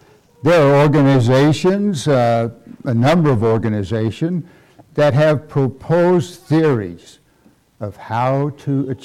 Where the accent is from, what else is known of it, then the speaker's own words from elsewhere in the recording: Colorado, United States; And I said, well, you know, I'm from Colorado. I probably fit in that same boat.